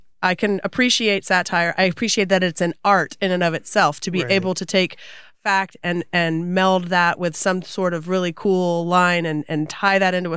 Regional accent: Florida, United States; sometimes we talk down a little bit too much about, hey, I'm from Polk County.

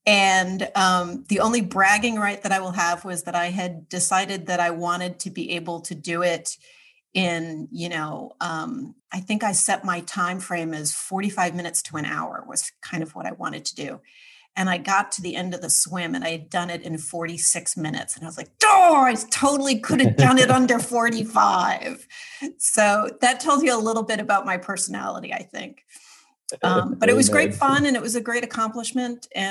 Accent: Rhode Island, United States; I grew up in Rhode Island.

